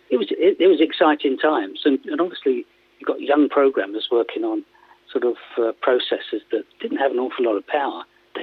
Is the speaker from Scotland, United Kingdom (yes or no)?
no; South East England, United Kingdom; also born or lived in Northampton; now in Sheffield, United Kingdom; I'm from Surrey. Mm-hmm. I served an engineering apprenticeship in Surrey